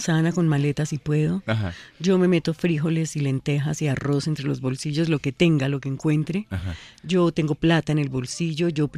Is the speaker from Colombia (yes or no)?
yes; San Martín, Meta, Colombia; me voy a hacer una casita en los llanos, en mi pueblito.